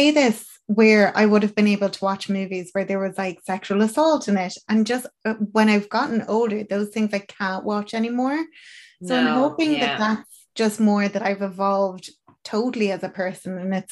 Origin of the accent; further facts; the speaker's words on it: Ireland; I suppose as Irish people, a lot of our like ancestors would have gone to America